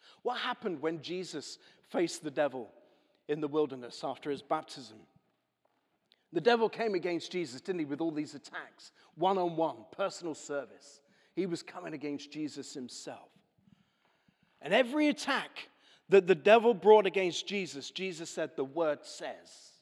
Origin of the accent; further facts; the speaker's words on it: United Kingdom; And I know we're British and we're trying to be polite